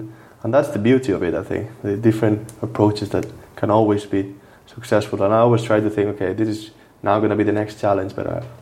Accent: Barcelona, Catalonia, Spain; I grew up in Barcelona, where you used to have loads of ball possession.

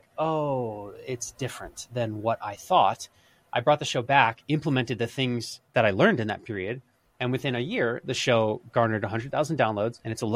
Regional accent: Philadelphia, Pennsylvania, United States; It was so inspiring to hear this story done in my hometown because I hadn't really heard so much success coming from Philly before.

